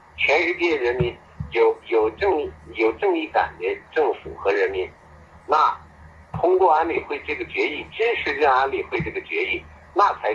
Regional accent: China; 作为中国人来讲，我们是应该感觉非常遗憾的。

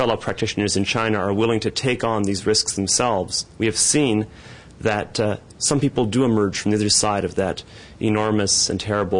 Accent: Canada; I must say, as a Canadian, knowing that they are here with us as Canadians, that gives me faith, it makes me confident in my country

